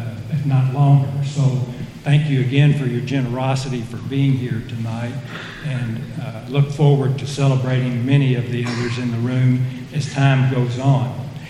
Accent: Princeton, New Jersey, United States; growing up in Princeton, everybody in Princeton, I don't care how old you were or how young you were, knew who Ed Johnstone was.

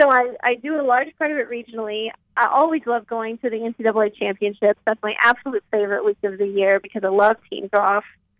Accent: Missouri, United States; And so, I grew up in Missouri, and there was, of course, a fantastic journalism school at the University of Missouri.

